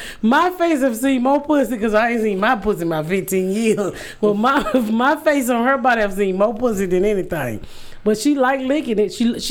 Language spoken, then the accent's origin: English; Atlanta, Georgia, United States; I want to go home. I'm from Atlanta. Okay. So that's where I'd rather be.